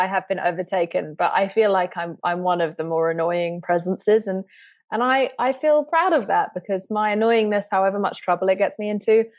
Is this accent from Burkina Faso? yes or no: no; England, United Kingdom; But I'm English. I have a resting sad face.